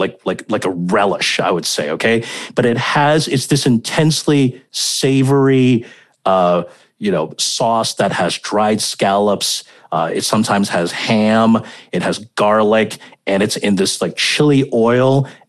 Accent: Hong Kong; the food that I grew up eating in Hong Kong

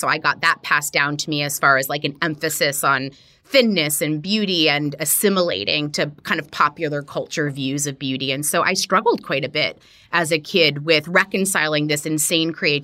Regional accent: Miami, Florida, United States; I grew up in Miami, Florida in the 80s.

